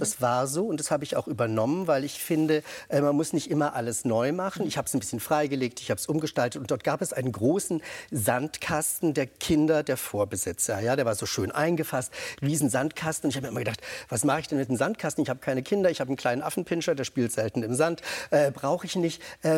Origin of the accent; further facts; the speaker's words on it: Nürtingen, Baden-Württemberg, Germany; also born or lived in Berlin; Nein, ich bin in Berlin geboren. Ich bin in Baden-Württemberg, in Nürtingen, bin ich aufgewachsen und zur Schule gegangen.